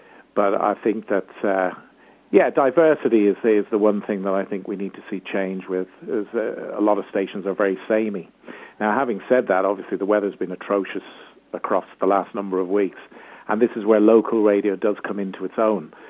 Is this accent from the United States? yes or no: no; Ireland; at the end of the day, I am Irish. Ireland's my home. It always will be.